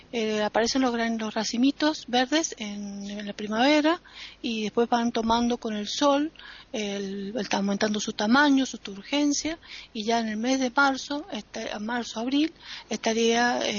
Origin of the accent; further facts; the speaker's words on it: Mendoza, Argentina; Y como mendocina, se dice que es la capital internacional del vino, Mendoza.